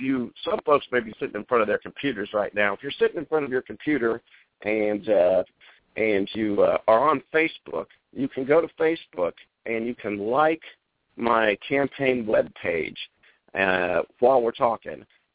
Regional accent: Virginia, United States; born there; We moved around a lot, and I was born in Virginia.

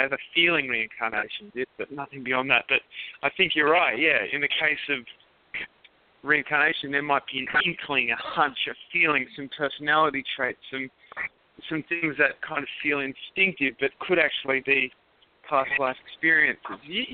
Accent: Australia; I think it's something as an Australian, you don't really hear that energy and personality on our media back home.

